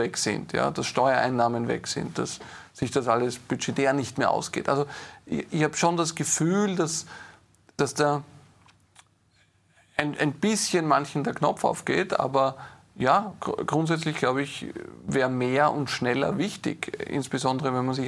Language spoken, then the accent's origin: German; Austria; Und als Österreicher hoffe ich sehr, dass Europa auch wieder die Kraft entwickelt, wieder eine wirtschaftsfreundlichere Politik zu machen